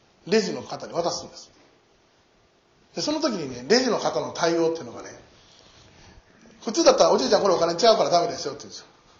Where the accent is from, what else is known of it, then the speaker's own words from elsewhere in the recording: Nara, Japan; now in Fujieda, Japan; 自分の生まれ育った奈良よりも好きなんです。